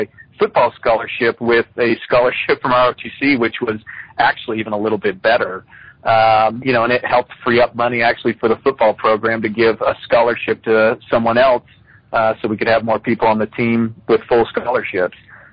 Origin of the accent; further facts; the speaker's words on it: Pittsburg, Kansas, United States; So I grew up in Pittsburgh, Kansas